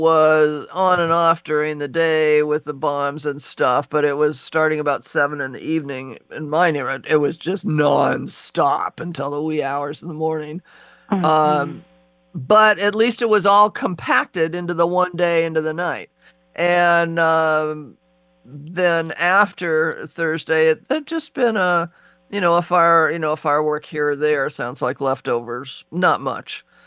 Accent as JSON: {"language": "English", "town": "Seattle", "region": "Washington", "country": "United States", "tie": "born or raised there", "said": "And I can remember, you know, when I grew up in, because I grew up in Seattle"}